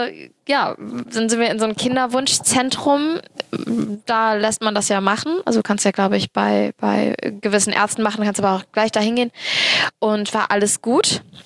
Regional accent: Cologne, North Rhine-Westphalia, Germany; ich bin Kölnerin und halbe Türkin.

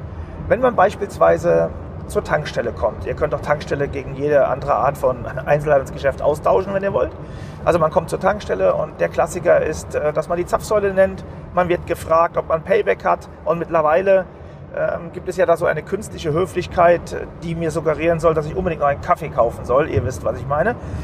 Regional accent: North Rhine-Westphalia, Germany; now in Cologne, Germany; Ich komme ja nun nicht aus Köln ursprünglich, sondern vom Land, also ungefähr 80 Kilometer weit weg von Köln, lebe aber schon einige Zeit

